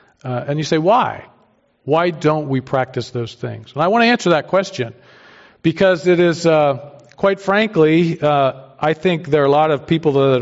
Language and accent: English; Pennsylvania, United States; In the 1970s, I grew up in the Mennonite Church. It was Lancaster County, Pennsylvania, and we went to a conservative evangelical Mennonite church.